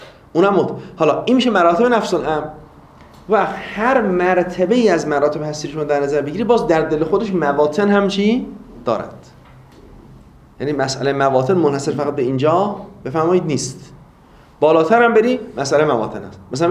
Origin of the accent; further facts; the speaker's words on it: North, Iran; من یادم دوران کودکیمون بود فکر میکنم نوجوانی تو شمال، خب معمولا مرغ خروس زیاد دارن توی خونه ها